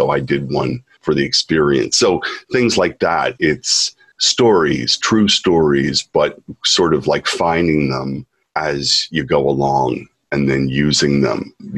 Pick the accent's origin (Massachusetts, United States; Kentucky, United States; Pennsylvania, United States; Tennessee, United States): Pennsylvania, United States; Philadelphia; now in Japan; Philadelphia.